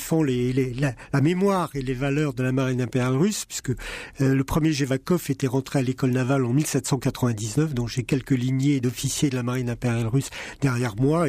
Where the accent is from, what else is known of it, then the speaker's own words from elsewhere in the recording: France; Je suis descendant de russe blanc. Je suis français d'origine russe blanche, puisque mes quatre grands-parents, mes deux grands-pères étaient officiers de la marine impériale russe, et mes quatre grands-parents étaient russes blancs